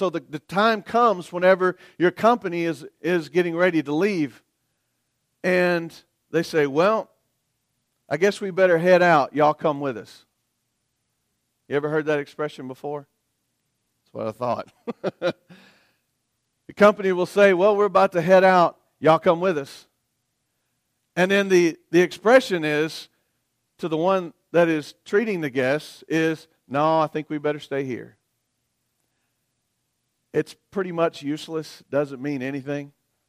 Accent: the South, United States; I'm from the South. Everybody knows that. You can hear it in my voice and so forth.

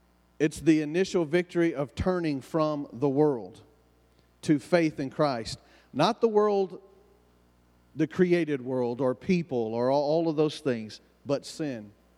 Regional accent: United States; accent: hillbilly; now in Green Bay, United States; But here I am in Green Bay, Wisconsin. I hope that I don't need an interpreter for my hillbilly accent.

